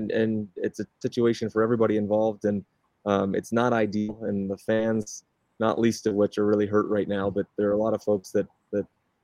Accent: Raleigh, North Carolina, United States; I grew up in Raleigh

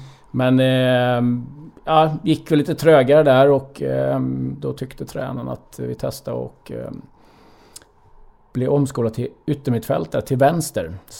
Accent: Hovslätt, Jönköping County, Sweden; Så att en bit utanför Jönköping där växte jag upp. Jaha. I Hovslätt

